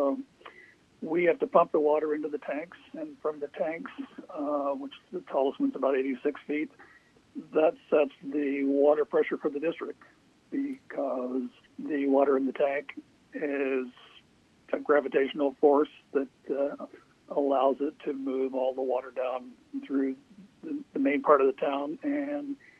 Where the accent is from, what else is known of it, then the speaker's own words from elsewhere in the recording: the South, United States; moved away; I come from the South, the United States, grew up in the South, and left at the earliest opportunity.